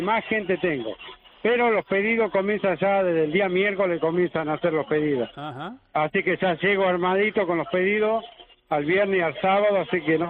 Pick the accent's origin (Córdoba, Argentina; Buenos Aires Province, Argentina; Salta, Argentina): Salta, Argentina; now in Málaga, Spain; que es de mi ciudad natal, de Salta.